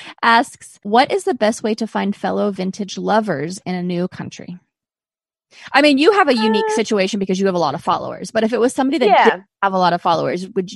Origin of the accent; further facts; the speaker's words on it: Azores, Portugal; I grew up in Azores. Do you know where that is?